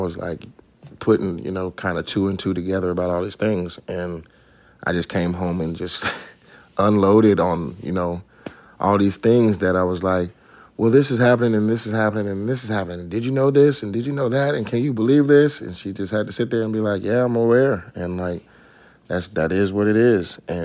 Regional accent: Atlanta, Georgia, United States; But growing up in Atlanta, yeah, we were in the choir.

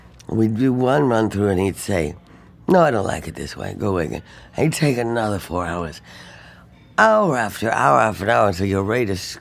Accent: London, United Kingdom; born or raised there; now in New York, United States

